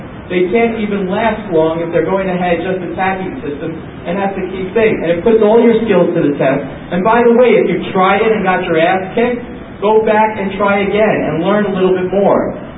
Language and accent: English; New York, United States; I'm also from New York, so I'll call it a yenta.